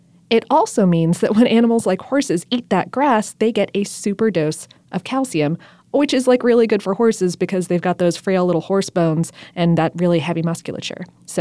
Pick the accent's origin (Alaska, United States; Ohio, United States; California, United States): Ohio, United States; also born or lived in South Florida; And I'm from Ohio and South Florida, so I can't say Louisville quite correctly. There's an extra syllable of vowel in there.